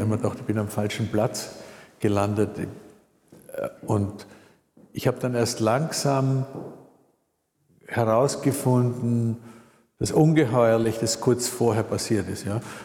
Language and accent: German; Vienna, Austria; born there; Ich bin ja kurz nach dem Krieg geboren in Wien